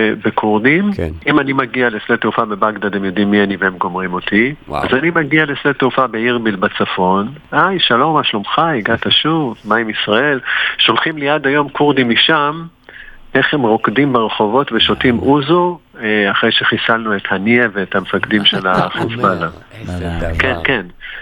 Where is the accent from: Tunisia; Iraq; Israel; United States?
United States; לא הייתה שיחה, אבל שוב, אני אמריקאי.